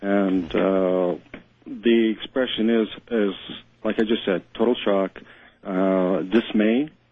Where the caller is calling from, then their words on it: Morelia, Michoacán, Mexico; I'm calling from Morelia, Mexico.